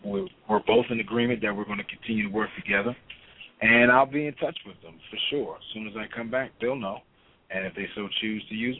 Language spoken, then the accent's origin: English; Washington, District of Columbia, United States; I'm from Washington, D.C.